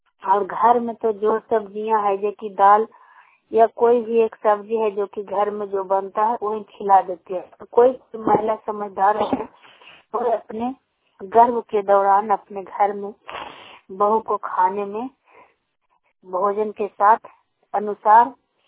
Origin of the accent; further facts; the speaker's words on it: Chhoti Amar, Bihar, India; छोटी अमर गाँव की रहने वाली हूँ और अर्नव थाना पड़ता है।